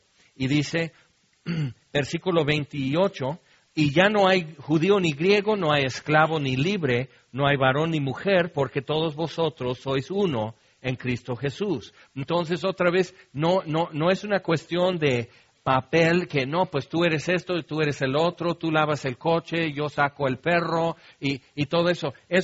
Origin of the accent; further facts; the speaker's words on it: California, United States; Spanish is a second language; lo que fui cuando viví en California como estadounidense y todo eso